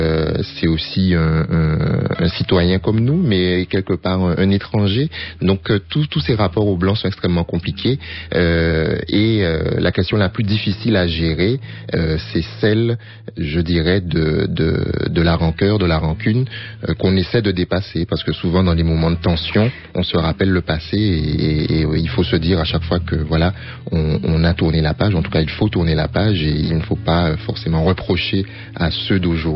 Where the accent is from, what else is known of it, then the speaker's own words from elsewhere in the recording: Guadeloupe; quand je dis que je suis français, que j'ai grandi en Guadeloupe et que je suis français.